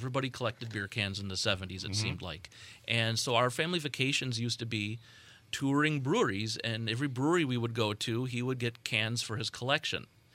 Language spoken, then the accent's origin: English; Berwyn, Illinois, United States; So I was saving my money to attend Siebel when a little brewery in my hometown of Berwyn, Illinois, had the first brew pub in the suburbs of Chicago.